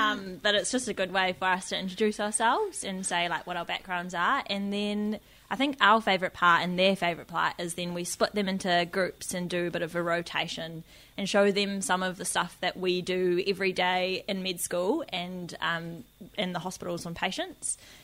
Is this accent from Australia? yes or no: no; Auckland, New Zealand; I'm the token non-rural student who's joined the trip. So I'm from Auckland. I haven't really left Auckland. Grew up there.